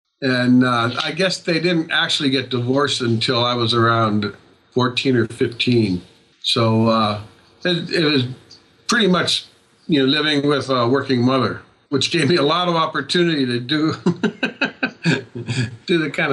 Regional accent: California, United States; also born or lived in Ohio; I was born in Ohio, kind of grew up in California.

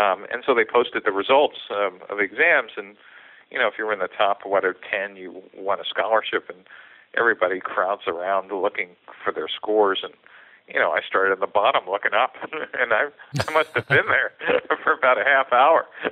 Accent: New York City, New York, United States; So I grew up in New York City.

